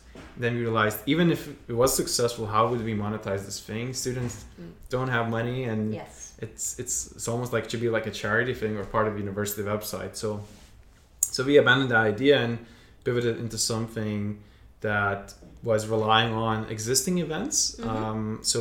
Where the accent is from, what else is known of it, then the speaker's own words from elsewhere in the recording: Lithuania; moved away as an adult; now in Glasgow, United Kingdom; So basically, I'm originally from Lithuania, and I came here for studies in Glasgow in 2008.